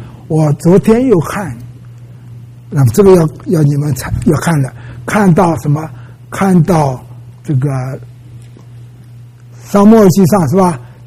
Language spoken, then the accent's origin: Chinese; Wenzhou, Zhejiang, China; 我们家在温州